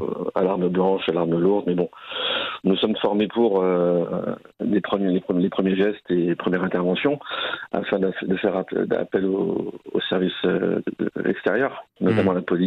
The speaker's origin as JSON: {"language": "French", "town": "Paris", "region": "Île-de-France", "country": "France", "said": "Alors moi je suis pur parisien et mon nom de famille c'est de l'ex-Yougoslavie."}